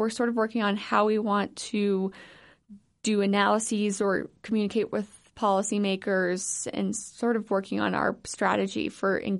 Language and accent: English; Colorado, United States; So I grew up in Colorado, decided to move home